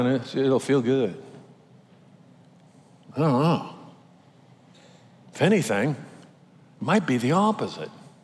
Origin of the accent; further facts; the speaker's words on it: Long Beach, California, United States; now in San Clemente, United States; We grew up in Long Beach and time to move to San Clemente.